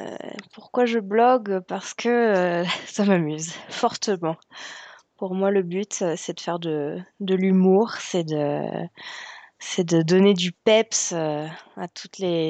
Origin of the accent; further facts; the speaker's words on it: Nantes, Pays de la Loire, France; Non, je suis nantaise à la base. Je suis nantaise